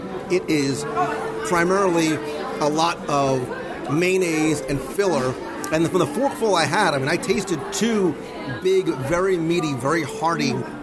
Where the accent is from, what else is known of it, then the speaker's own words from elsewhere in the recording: Northeast, United States; So we come from the Northeast, right? Where we come and, you know, you grew up like in a seaside town. So seafood and lobster was very much a part of what we ate all the time.